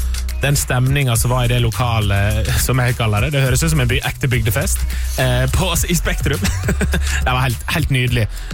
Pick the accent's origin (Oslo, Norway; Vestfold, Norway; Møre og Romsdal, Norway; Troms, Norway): Møre og Romsdal, Norway; Larsnes; jeg som ikke er fra Sogn, jeg kommer fra en liten bygd som heter Larsnes på Sunnmøre.